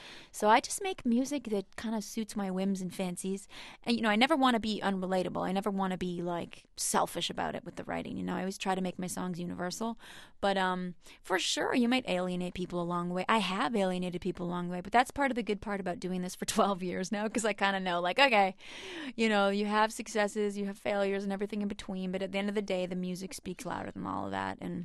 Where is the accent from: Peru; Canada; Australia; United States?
Canada; something that I really cannot imagine because I grew up in Canada